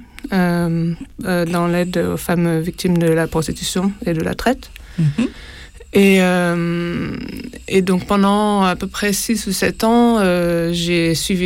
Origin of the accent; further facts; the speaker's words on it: Caen, Normandy, France; also born or lived in London / Berlin; je suis née en Angleterre, à Londres. J'ai habité là-bas pendant 7 ans. Après, ma famille a déménagé à Berlin et j'ai grandi à Caen après.